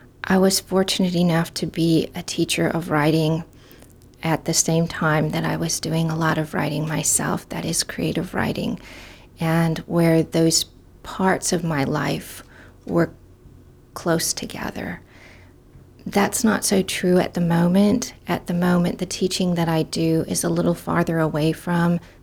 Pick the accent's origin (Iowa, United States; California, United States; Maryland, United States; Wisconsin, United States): Iowa, United States; I grew up in Northwest Iowa, and my high school English teacher took us on a field trip to Lincoln, Nebraska